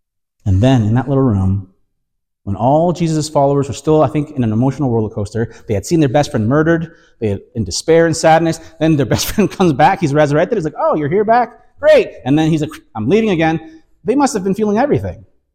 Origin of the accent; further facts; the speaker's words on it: Canada; Is your nation, I'm Canadian, Canada, USA, is that your foundation?